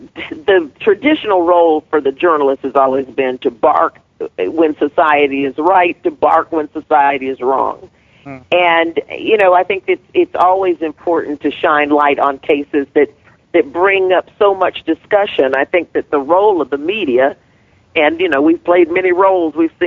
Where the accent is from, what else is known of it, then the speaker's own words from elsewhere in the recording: the South, United States; I mean, you know, growing up in the South, those were experiences for me.